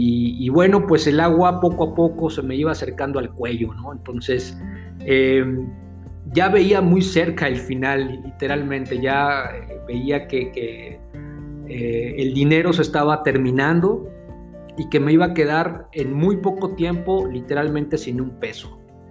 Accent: Mexico City, Mexico; moved away as an adult; now in Querétaro, Mexico; Soy originario de la Ciudad de México, pero vivo y radico en Querétaro de hace prácticamente 7 años.

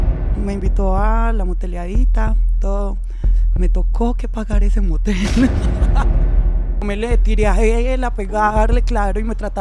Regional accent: Medellín, Antioquia, Colombia; also born or lived in Mexico; Nací en Medellín y de ahí no me he movido. Ahí me he quedado. Bueno, y 3 años que viví en México, pues, también, pero ya ahí siempre he estado de Medellín.

